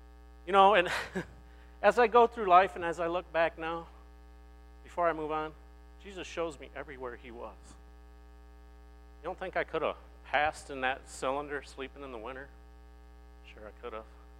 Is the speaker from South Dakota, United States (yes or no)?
no; Florida, United States; You know, I grew up, I was born in Florida, and my parents were not the best parents in the world.